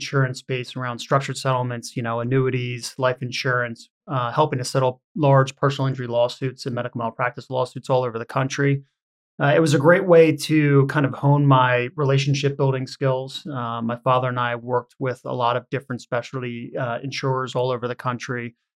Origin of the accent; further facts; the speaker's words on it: Pennsylvania, United States; now in New York, United States; I grew up in the Philadelphia area, went to a private school here called Malvern Prep, where I played a lot of different sports